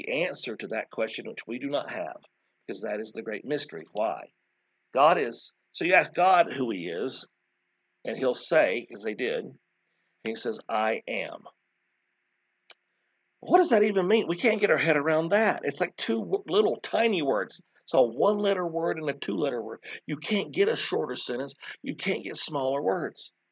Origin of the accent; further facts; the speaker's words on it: the South, United States; I'm American and I'm from the South and you're speaking French.